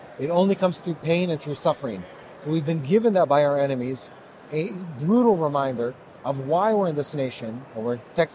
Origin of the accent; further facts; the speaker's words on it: Israel; Yeah, born and raised in Israel.